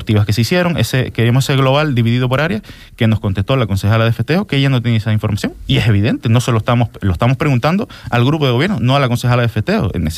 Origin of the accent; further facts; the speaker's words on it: El Cotillo, Canary Islands, Spain; Yo siempre pongo el mismo ejemplo, yo soy del Cotillo, lo importante que es la fiesta del Cotillo para la economía del pueblo.